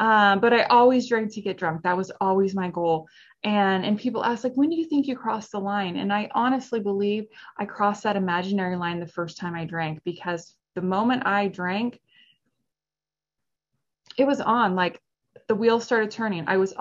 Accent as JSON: {"language": "English", "town": "Seattle", "region": "Washington", "country": "United States", "tie": "born or raised there", "said": "And I grew up in Seattle area, Seattle, Washington."}